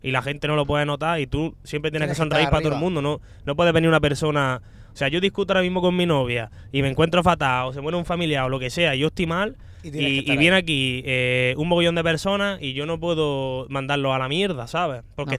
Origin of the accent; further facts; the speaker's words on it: Granada, Andalusia, Spain; yo al final soy de Granada y siempre me ha gustado Granada